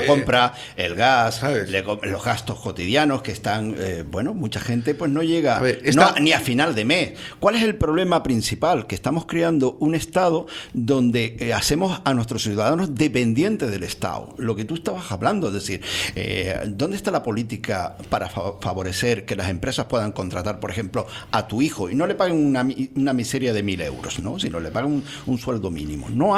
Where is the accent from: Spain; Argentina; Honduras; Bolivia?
Spain; Canary Islands; somos pasivos los canarios